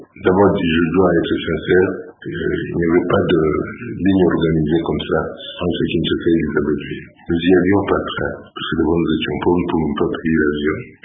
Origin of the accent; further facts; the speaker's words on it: Lubumbashi, Haut-Katanga, DR Congo; Je suis né à Lubumbashi, il y a longtemps, en 1942.